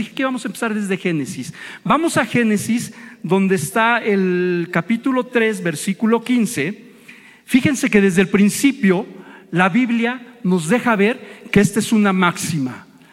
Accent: Mexico; ¿Y qué decimos como buenos mexicanos con con los dichos?

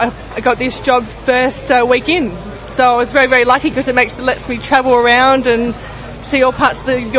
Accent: Australia; moved away as an adult; now in United Kingdom; Australian. Yeah.

